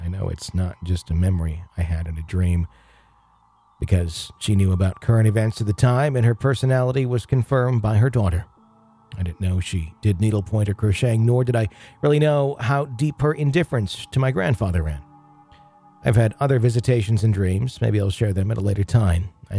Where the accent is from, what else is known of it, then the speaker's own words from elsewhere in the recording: New York, United States; moved away; When I had the dream, we were already living in Florida, but the dream took place in the house I grew up in on Long Island.